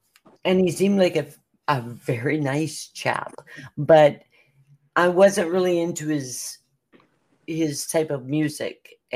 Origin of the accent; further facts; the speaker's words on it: Canada; because I am Canadian.